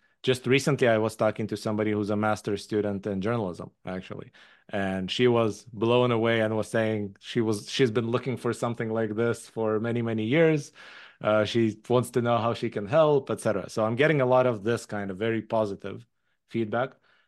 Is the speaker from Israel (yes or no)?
yes; Israel; English is a second language; moved away as an adult; also born or lived in Soviet Union; I moved to Israel when I was six. So basically, I grew up in Israel all the way through my bachelor's degree. I lived there. Then I moved to Japan for a year